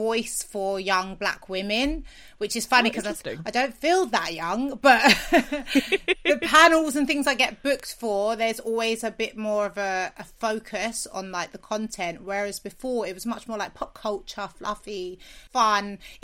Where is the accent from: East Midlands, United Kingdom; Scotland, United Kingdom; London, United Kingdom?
London, United Kingdom; I'm from South London